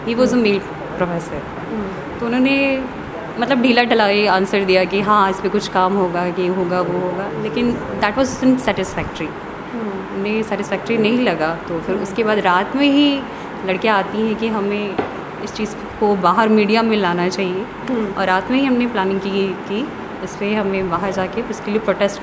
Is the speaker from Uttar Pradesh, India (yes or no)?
yes; Ghazipur, Uttar Pradesh, India; और मैंने स्कूलिंग गाज़ीपुर से की है और गाज़ीपुर यहाँ से पूरा ईस्ट 80 से 90 किलोमीटर दूर है यहाँ से।